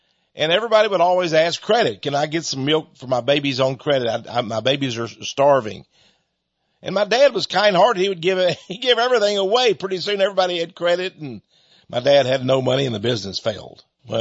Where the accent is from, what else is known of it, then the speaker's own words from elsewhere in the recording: Fred, Texas, United States; born there; So I was born in Fred. I went back there later on